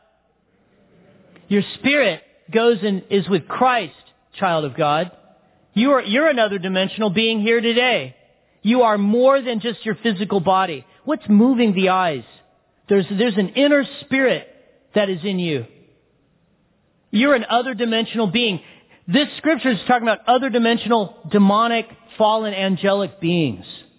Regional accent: Big Bear, California, United States; So I'm a hick from Big Bear. I'm a kid that was born and raised in Big Bear. Population when I grew up, 14,000 in the city of Big Bear.

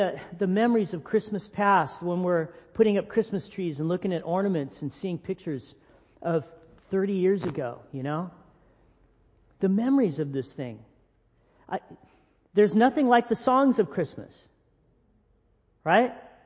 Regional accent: Big Bear, California, United States; I grew up in Big Bear. I grew up in the snow. I had lots of white Christmases

